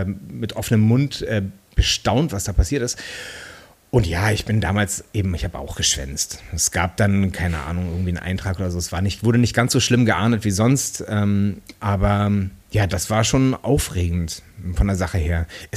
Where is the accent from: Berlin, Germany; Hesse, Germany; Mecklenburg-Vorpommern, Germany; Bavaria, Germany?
Berlin, Germany; born or raised there